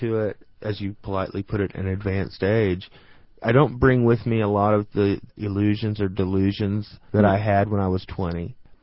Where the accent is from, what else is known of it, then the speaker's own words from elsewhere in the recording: Texas, United States; I grew up on the Texas-Mexico border. The high school I went to, for instance, was like 96% Mexican-American. So it was like me and four other white guys. And so I grew up pretty deep in the Mexican culture.